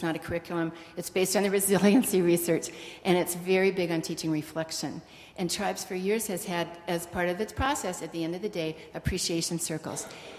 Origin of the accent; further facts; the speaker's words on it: Oakland, California, United States; from Oakland, California.